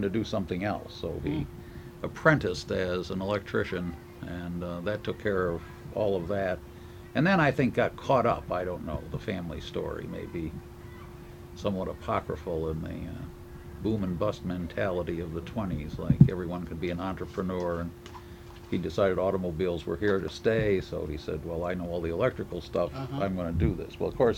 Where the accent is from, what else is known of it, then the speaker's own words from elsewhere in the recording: Ohio, United States; born there; and therefore I was born in Ohio.